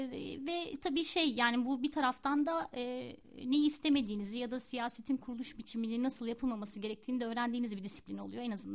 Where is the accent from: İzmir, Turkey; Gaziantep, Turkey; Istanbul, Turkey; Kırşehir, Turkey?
Istanbul, Turkey; born there; aslında annem babam Sivaslı, ben ama Üsküdar doğumluyum.